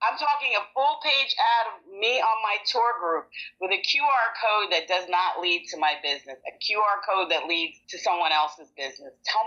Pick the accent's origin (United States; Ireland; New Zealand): United States; I'm Black American